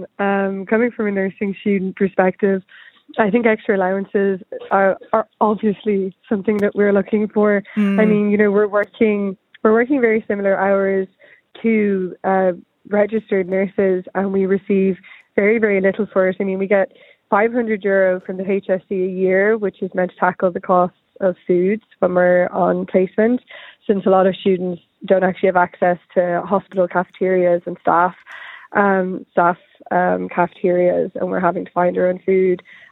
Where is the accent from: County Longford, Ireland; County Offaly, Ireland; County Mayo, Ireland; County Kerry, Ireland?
County Mayo, Ireland; I'm originally from Mayo. I can't commute, and I don't have that type of money